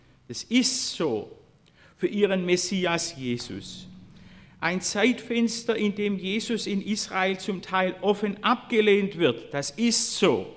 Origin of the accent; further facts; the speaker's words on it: Korntal, Baden-Württemberg, Germany; meiner Heimatgemeinde Korntal